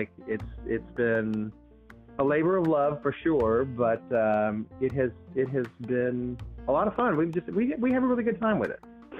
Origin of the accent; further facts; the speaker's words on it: Texas, United States; I'm 48, so I came from a place, and I grew up in Baptist East Texas, where coming out was a thing.